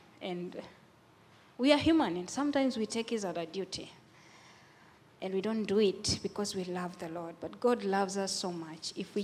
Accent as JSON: {"language": "English", "country": "Kenya", "said": "I come from Kenya."}